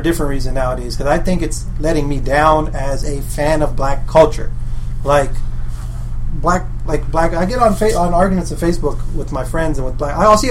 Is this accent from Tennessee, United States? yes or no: no; South Miami, Florida, United States; I grew up. I'm from South Miami. I'm from, and I'm talking about the people I know.